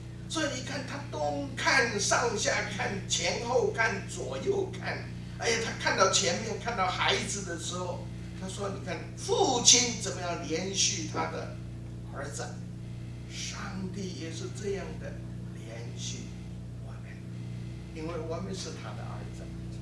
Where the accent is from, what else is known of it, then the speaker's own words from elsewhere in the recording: Taiwan; moved away as an adult; now in United States; 四十年前，我从台湾就移民来到美国，我们就带了五个儿女